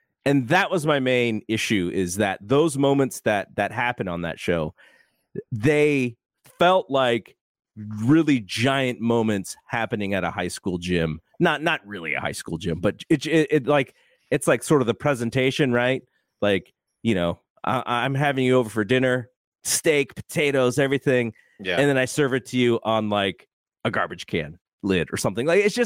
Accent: San Jose, California, United States; As much as I love this show being in my hometown of San Jose

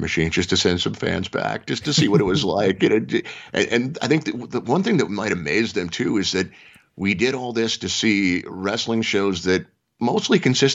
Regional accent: Minnesota, United States; Well, I grew up obviously in the Twin Cities area. And so when I started watching, I'll be 48 in August.

